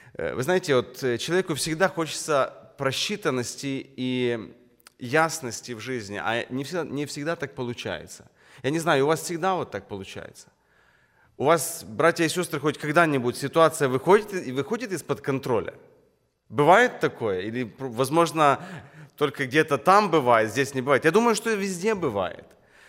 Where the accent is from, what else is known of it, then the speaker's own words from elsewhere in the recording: Rivne, Rivne Oblast, Ukraine; я из Украины, город Ровно.